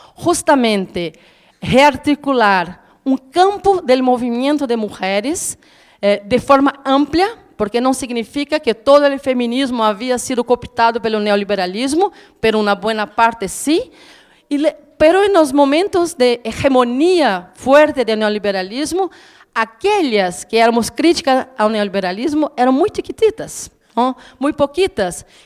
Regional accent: Brazil; Spanish is a second language; No porque soy brasileña

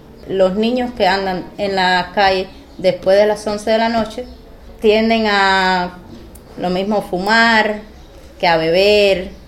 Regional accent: Nueva Gerona, Isla de la Juventud, Cuba; also born or lived in Havana; Nací en La Habana, pero vivo desde muy pequeña acá en la Isla de la Juventud, Nueva Gerona, municipio especial de Cuba.

